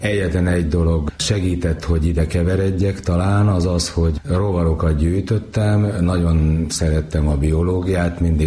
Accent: Nagykáta, Pest, Hungary; born there; Igen, még a múlt században születtem Nagykátán. Nagykáta egyébként járásközpont volt annak idején, talán most is az. Egyszerű munkás családba születtem

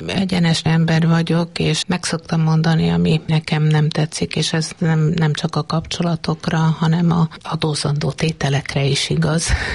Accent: Šamorín, Trnava Region, Slovakia; somorjai származású vagyok, és a közösségi élet pedig inkább Szerdahelyhez köt.

